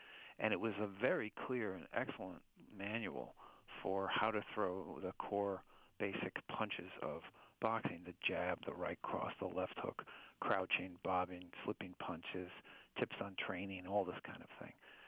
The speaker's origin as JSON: {"language": "English", "region": "Midwest", "country": "United States", "tie": "born or raised there", "said": "I grew up in the Midwest, and we were just driving around looking at colleges for my older sister"}